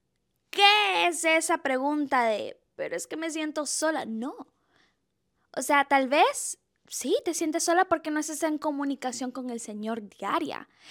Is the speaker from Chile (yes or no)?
no; Tegucigalpa, Francisco Morazán, Honduras; now in United States; yo no nací en los Estados Unidos. Yo soy nacida y crecida en Tegucigalpa, Honduras. Soy catracha, queridos. Soy catracha. De vez en cuando se me van a salir palabras tal vez hondureñas o no voy a pronunciar bien la S. Pero ya llevo tiempito aquí viviendo. Ya llevo unos 9 años.